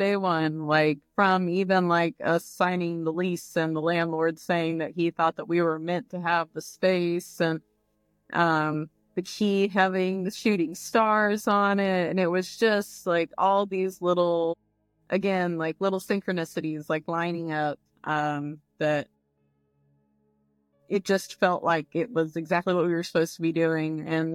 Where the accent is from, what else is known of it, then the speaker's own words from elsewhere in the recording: Arkansas, United States; I grew up in North Arkansas.